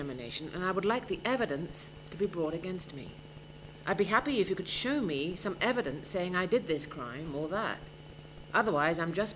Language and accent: English; Pakistan; I'm from Pakistan.